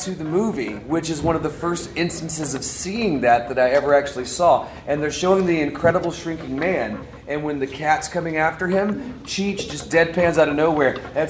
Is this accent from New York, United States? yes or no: no; Goldsboro, North Carolina, United States; because I'm from North Carolina, Goldsboro, North Carolina